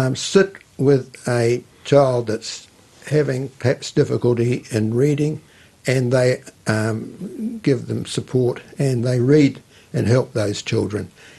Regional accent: Pahiatua, Manawatū-Whanganui, New Zealand; also born or lived in Palmerston North; 28, in Pahiatua, which was my hometown.

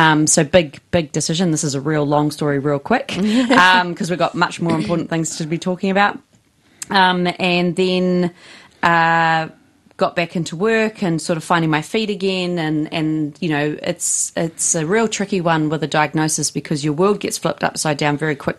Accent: Wellington, New Zealand; You know, it's one of those things growing up in the Wairarapa, and I moved here. I'm the eldest of three with mum and dad from Wellington, and went to Opaki School from intermediate age, and then went on to St. Matthew's Collegiate, finished school

